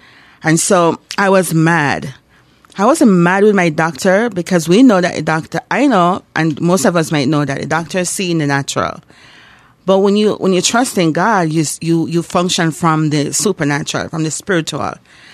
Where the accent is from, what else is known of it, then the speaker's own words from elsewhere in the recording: Jamaica; When I grew up in Jamaica, and this is the job I did.